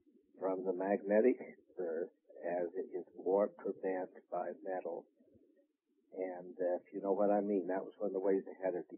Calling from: Utah, United States

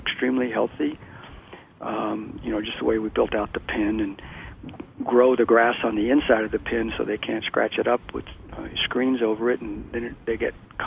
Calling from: Oregon, United States; Just at the bottom. We're 15 miles from the California border.

